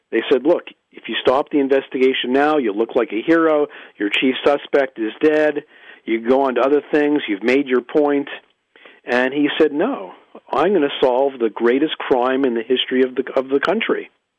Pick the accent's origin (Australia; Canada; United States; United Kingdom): Canada; Montreal, Quebec; I'm from Montreal.